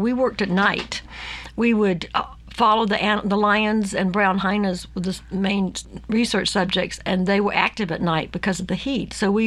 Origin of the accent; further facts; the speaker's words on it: Georgia, United States; I grew up in South Georgia.